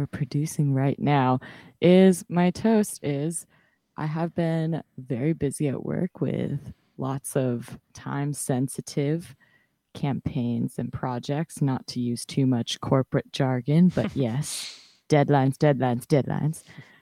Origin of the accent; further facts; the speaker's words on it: San Diego, California, United States; rain means I cancel everything because I grew up in San Diego.